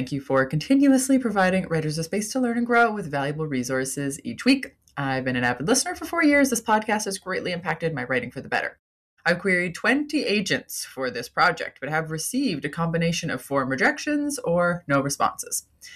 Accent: Michigan, United States; Having grown up in Michigan, my love for Michigan summers is ever-growing and something worth sharing.

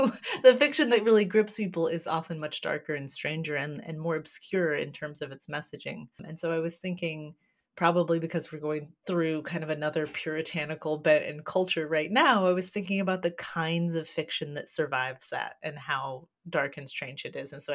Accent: Kentucky, United States; because I'm from Western Kentucky.

